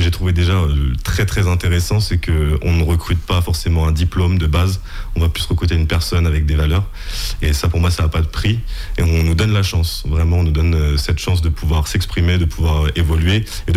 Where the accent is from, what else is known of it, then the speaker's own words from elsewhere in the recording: Normandy, France; Je ne viens pas du tout du Sud, pour le coup, je viens de Normandie, voilà. Donc je découvre aussi la Vendée, un territoire que je ne connaissais pas du tout.